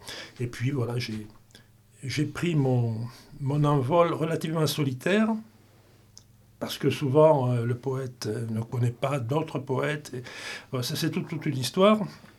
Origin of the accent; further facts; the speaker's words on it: Figeac, Occitanie, France; born there; Je suis né à Figeac, puis j'ai vécu dans différentes villes de Midi-Pyrénées.